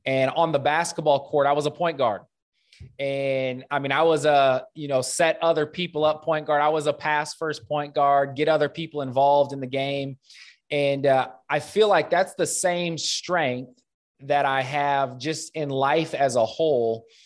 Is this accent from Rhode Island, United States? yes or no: no; Omaha, Nebraska, United States; Number one, born and raised in Omaha.